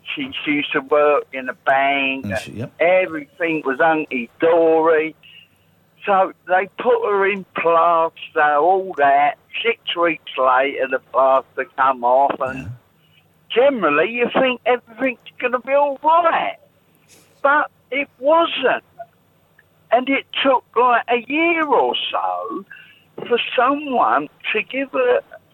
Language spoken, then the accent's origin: English; London, United Kingdom; I'm from South London.